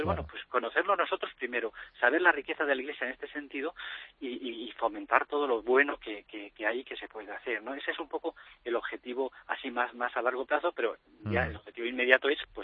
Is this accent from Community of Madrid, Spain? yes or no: yes; Madrid, Community of Madrid, Spain; al fin y al cabo somos jóvenes de Madrid